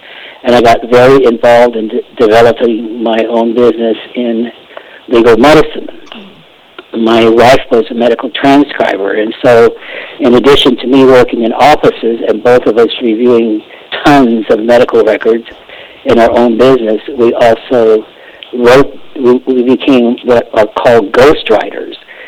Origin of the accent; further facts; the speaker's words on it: Illinois, United States; moved away; also born or lived in California; Okay, I grew up in Illinois, moved to California in 1965